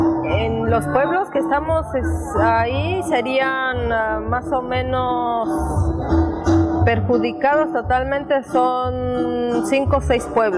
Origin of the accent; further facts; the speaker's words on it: San Lorenzo Huitzizilapan, State of Mexico, Mexico; Vengo de San Lorenzo Huitzilapa